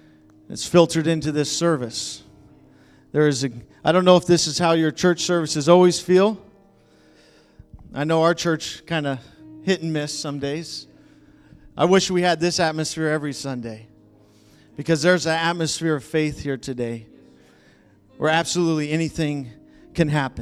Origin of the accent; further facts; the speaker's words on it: St. Helens, Oregon, United States; I grew up in St. Helens, Oregon. That's not in Washington. Some people think it is. It's right across the river from Woodland.